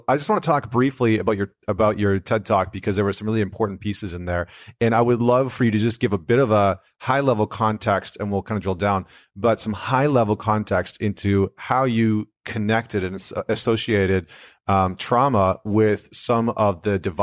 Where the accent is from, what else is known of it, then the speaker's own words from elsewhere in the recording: Canada; our I'm not American, I'm Canadian, but have our own.